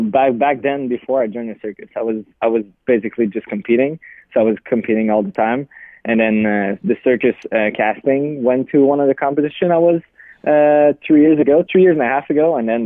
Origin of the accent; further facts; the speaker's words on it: Montreal, Quebec, Canada; I'm from Canada, from Montreal specifically